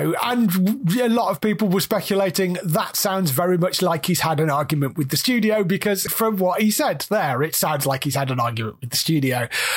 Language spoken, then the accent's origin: English; Australia; I'm Australian, and it's who I am.